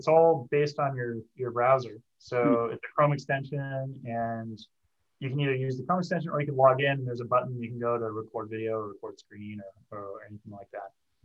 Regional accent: Canada; now in San Francisco, United States; I'm from Canada, as the pillow over there maybe gives you a hint. I've been in San Francisco for 10 years.

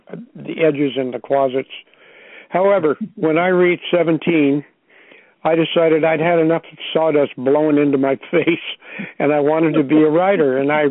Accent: California, United States; I grew up in Napa Valley, and when I was 10 years old, my father told me, I'm going to teach you the hardwood floor business.

